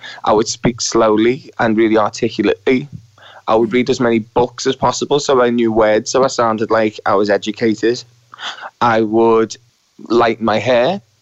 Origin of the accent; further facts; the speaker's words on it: Crosby, North West England, United Kingdom; also born or lived in Toxteth; Yeah, I grew up in Crosby. I was born in Toxteth.